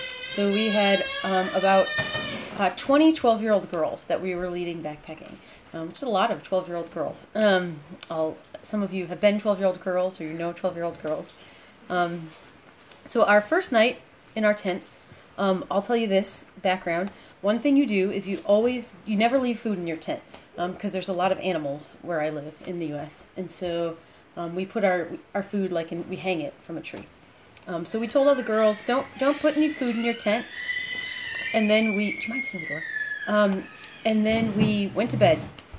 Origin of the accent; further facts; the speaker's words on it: Chicago, Illinois, United States; now in Michigan, United States; And I live in Michigan. I am 36. So that's just a tiny bit about me. I'm from Chicago area originally.